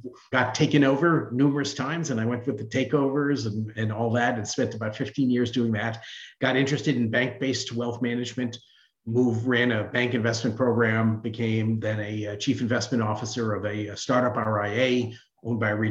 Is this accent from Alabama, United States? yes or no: no; Hartford, Connecticut, United States; I was raised in Hartford, Connecticut, which you may know is a very poor city. I was raised within the city limits, but a nice street in a tough city.